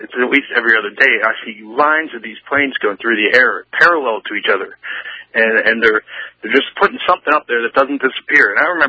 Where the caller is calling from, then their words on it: Pittsburgh, Pennsylvania, United States; Pittsburgh.